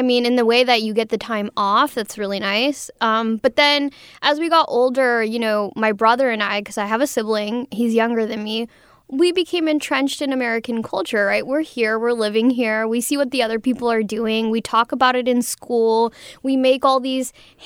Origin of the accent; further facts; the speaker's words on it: Canada; born there; So I was born in Canada because that's where they had to relocate in order to be together.